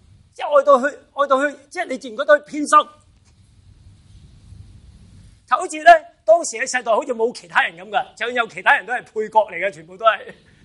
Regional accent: China; 我中国人咧有种即系好讲谦卑啊！我中国人特别强调谦卑啊

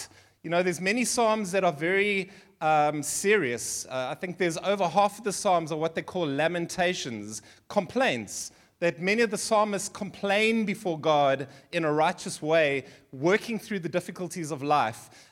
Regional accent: Seychelles; born there; I was born in the Seychelles. The Seychelles is it's like Mauritius, but about 100 times better. Seychelles is north of Mauritius, and I was born there. My family come from there. I'm like 15th generation Seychellois.

